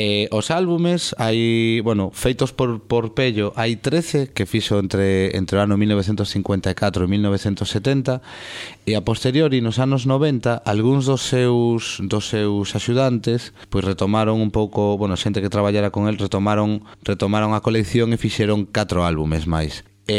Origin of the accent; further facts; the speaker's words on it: Vigo, Galicia, Spain; born there; eu son vigués de nacemento